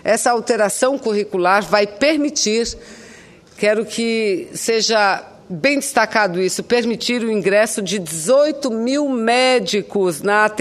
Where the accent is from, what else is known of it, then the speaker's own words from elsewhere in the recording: Amazonas, Brazil; Eu sou do estado do Amazonas, senhor presidente